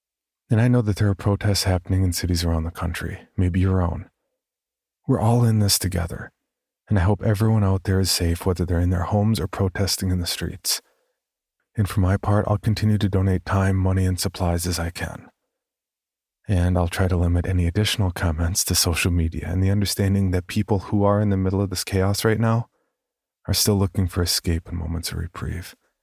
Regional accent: Minnesota, United States; For those who don't know, I'm a Minnesotan. I've lived here my entire life. I guess I'm just getting better at hiding my long O's.

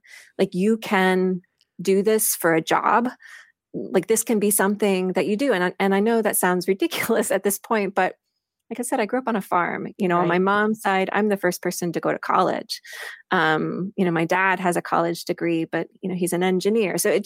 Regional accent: Missouri, United States; So I grew up in Missouri in a really small farming town in north central Missouri.

